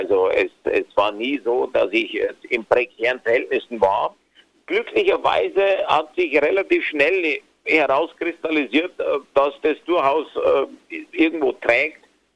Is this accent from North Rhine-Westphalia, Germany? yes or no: no; Bavaria, Germany